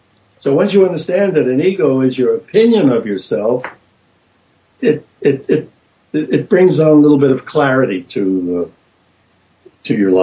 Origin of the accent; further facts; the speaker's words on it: Texas, United States; Listen to somebody from, I'm from Texas.